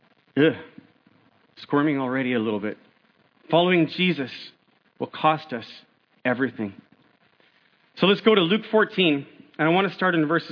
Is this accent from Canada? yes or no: yes; Calgary, Alberta, Canada; Big fan. I'm from Calgary.